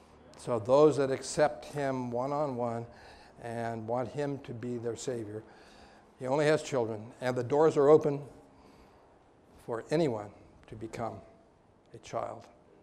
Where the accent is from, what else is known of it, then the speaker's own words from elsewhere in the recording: California, United States; We are from Northern California. We go to the Hayward Church.